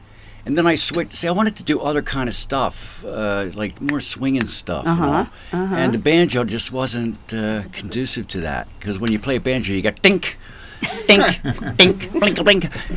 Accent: Philadelphia, Pennsylvania, United States; now in Morristown, United States; I live in Morristown, New Jersey now. But yeah. And I was born and raised in Philly

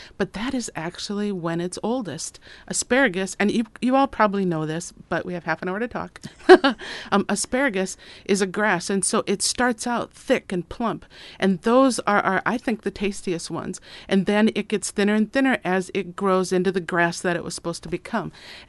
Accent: Minnesota, United States; You know, I'm from Minnesota, and it grows wild there

